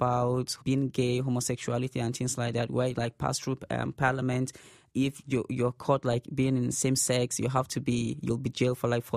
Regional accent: Nigeria; I saw a YouTube clip of our first lady and the way she reacted to these things, and it was really embarrassing.

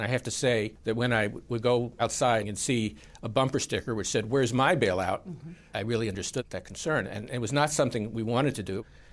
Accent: Dillon, United States; Unfortunately, Dillon, my hometown, did not have a theater.

